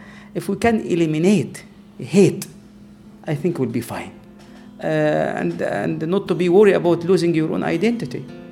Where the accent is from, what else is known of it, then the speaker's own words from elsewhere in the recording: Egypt; I grew up in Egypt and I didn't see people white or black.